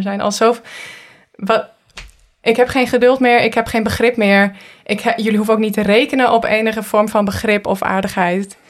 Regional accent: Netherlands; ik ben Nederlands, ik ben geboren als Nederlander, ik heb daar niks aan gedaan

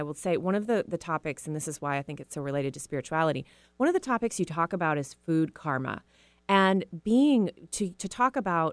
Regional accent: Texas, United States; because I was raised in Texas, so I'm far from my belief system

